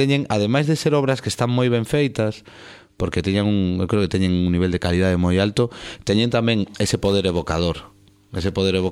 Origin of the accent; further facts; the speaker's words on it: Vigo, Galicia, Spain; born there; eu son vigués de nacemento